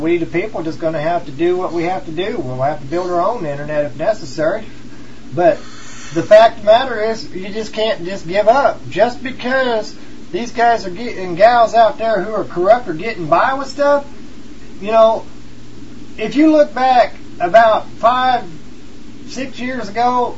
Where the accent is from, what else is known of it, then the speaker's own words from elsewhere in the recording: United States; America needed a slap in the face. I'm American. We needed a slap in the face.